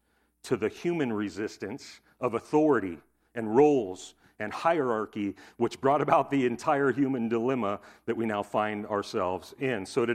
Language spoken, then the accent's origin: English; United States; Because I am an American and I'm independent and I like doing what I want, when I want, how I want.